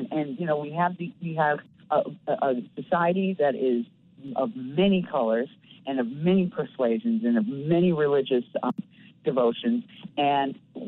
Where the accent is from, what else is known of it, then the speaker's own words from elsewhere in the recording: Dolton, Illinois, United States; Yeah, I'm from Dalton, which is on the south side. And, you know, my family is all still here living in the city, and, you know, we're a couple of generations Chicagoans.